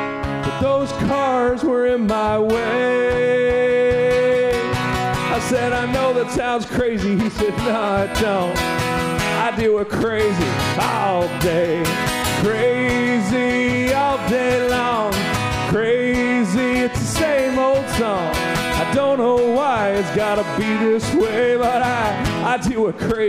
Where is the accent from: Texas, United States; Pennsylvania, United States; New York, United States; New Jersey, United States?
New York, United States; because I'm originally from New York, I swore at him and hung up. Now, obviously, I'm from Western New York, which is true.